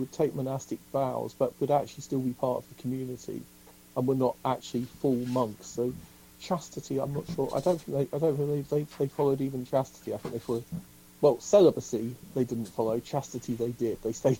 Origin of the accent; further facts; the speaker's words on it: Bury St Edmunds, East of England, United Kingdom; I grew up in Bury St. Edmunds just down the road